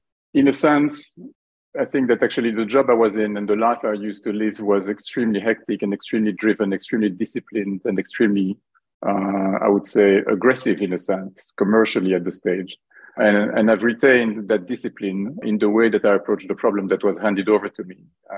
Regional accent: Belgium; moved away as an adult; now in United Kingdom; So I'm 57 years old. Basically was born in Belgium, where I spent the first 20 years of my life. But the next 37, I can't believe it's so many, have been spent mainly in the UK.

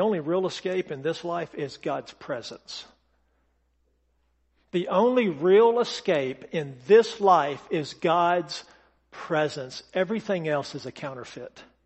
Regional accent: United States; we're so American, Heath.

